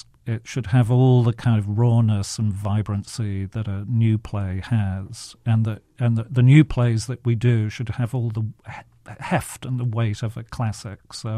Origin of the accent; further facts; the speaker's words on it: England, United Kingdom; now in California, United States; Well, I'm from England, but I've lived in California for a long while